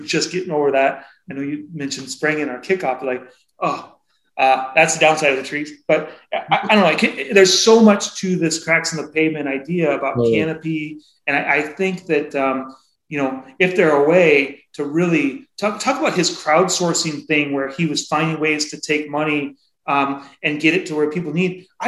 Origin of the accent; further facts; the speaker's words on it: Seattle, Washington, United States; I grew up in Seattle